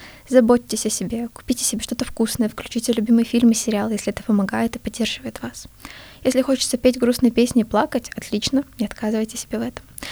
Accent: Novosibirsk, Novosibirsk Oblast, Russia; moved away as an adult; now in Moscow, Russia; Новосибирск, мой родной город, я училась там в школе, и потом уехала поступать в Москву.

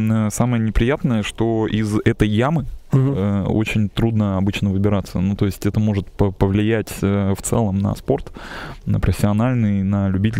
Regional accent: Kirov, Kirov Oblast, Russia; Я из Кирова, да.

